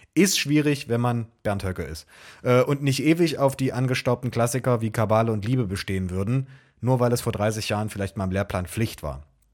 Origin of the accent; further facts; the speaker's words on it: Saxony-Anhalt, Germany; born there; Ich wurde in Sachsen-Anhalt geboren und wohne, sicher zum Leidwesen von André, immer noch in Sachsen-Anhalt.